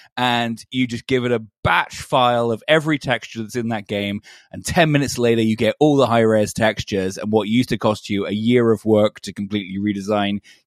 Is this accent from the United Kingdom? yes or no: yes; United Kingdom; And if I was being incredibly cynical, which as a Brit I'm predetermined